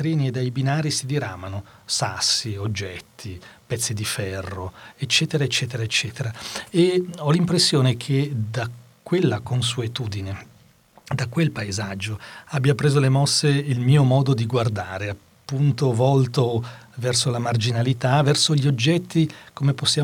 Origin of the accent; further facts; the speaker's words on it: Chiasso, Ticino, Switzerland; io sono nato e cresciuto a Chiasso, nei pressi della ferrovia.